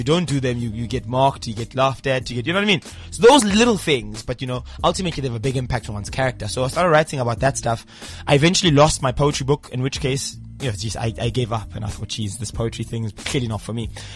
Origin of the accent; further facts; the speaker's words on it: Tembisa, Gauteng, South Africa; I grew up in Tembisa, East Rand.